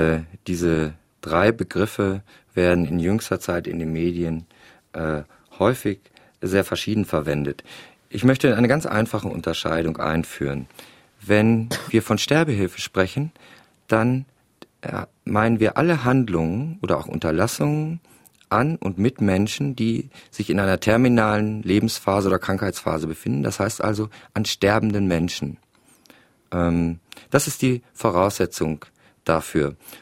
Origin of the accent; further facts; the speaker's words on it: Germany; Ich komme aus Deutschland. Dort ist aber sind die gesetzlichen Rahmenbedingungen anders, sodass es die Suizidbeihilfe, wie es in der Schweiz gibt, in Deutschland nicht gibt